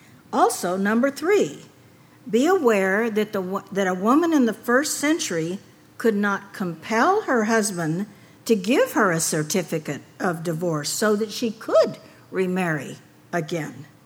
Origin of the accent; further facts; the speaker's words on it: the South, United States; I grew up in the South years and years ago because I'm an old lady. And there was segregation.